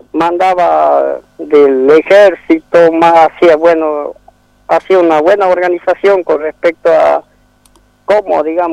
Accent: Tartagal, Salta, Argentina; Somos nativos de Tartagal, hemos nacido aquí, bueno, somos gente ya que se hemos criado en situaciones más difíciles

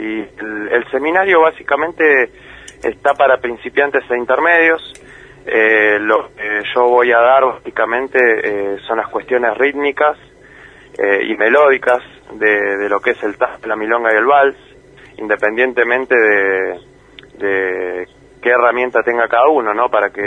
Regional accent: Trevelin, Chubut, Argentina; moved away as an adult; also born or lived in Esquel; now in Buenos Aires, Argentina; yo soy nacido y criado acá en Trevelin, básicamente. Yo nací en Esquel, por la cuestión del hospital, pero toda mi familia es de acá, de Trevelin. Y nada, y yo me fui hace ya unos años para Buenos Aires a estudiar

